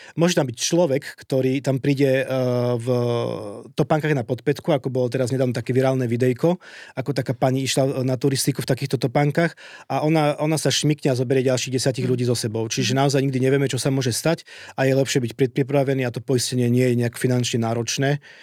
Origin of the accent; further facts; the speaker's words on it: Kluknava, Košice Region, Slovakia; Ja teda pochádzam pôvodom zo Spiša. Obec je, že Kluknava.